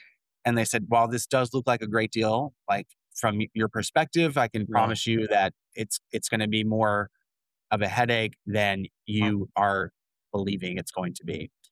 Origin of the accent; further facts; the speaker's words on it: Knoxville, Tennessee, United States; And currently I'm looking in Knoxville, Tennessee, my hometown market, because, you know, it's a market that I know, right?